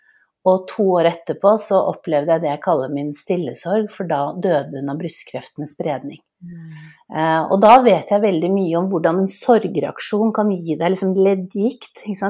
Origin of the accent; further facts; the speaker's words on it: Oslo, Norway; jeg vokste jo opp i et hjemme på Smestad